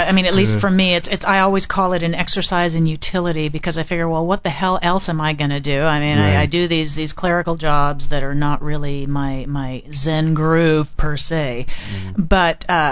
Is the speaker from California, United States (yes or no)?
yes; Riverside, California, United States; I grew up in Riverside. My parents are from Argentina, you know.